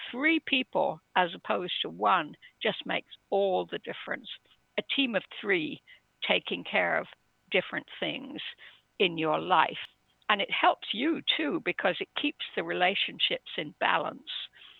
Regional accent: England, United Kingdom; I was brought up in England, stiff upper lip and all that.

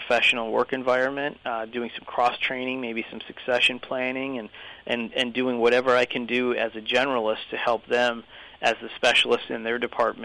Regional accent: Great Barrington, Massachusetts, United States; I'm a Great Barrington native, born and raised in Great Barrington. I have a long, long family history in Great Barrington, lots of family, lots of friends.

